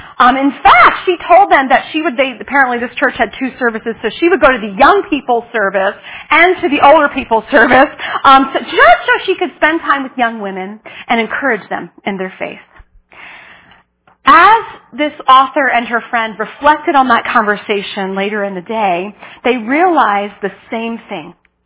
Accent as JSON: {"language": "English", "region": "East Coast", "country": "United States", "said": "I'm from the East Coast. Kind of think, you know, like New York City doesn't often have a good reputation."}